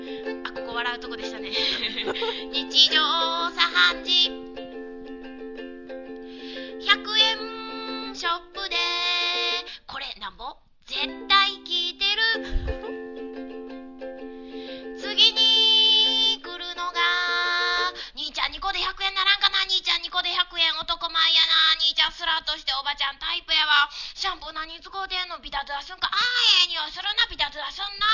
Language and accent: Japanese; Osaka, Japan; 大阪生まれの大阪育ちの大阪芸人がお届けいたします